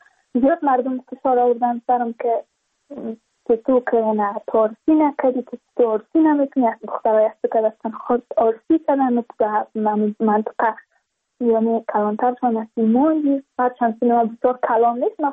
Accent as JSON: {"language": "Persian", "region": "Badakhshan", "country": "Afghanistan", "said": "چون ما از بدخشان هستیم، یعنی منطقای دور دستش،"}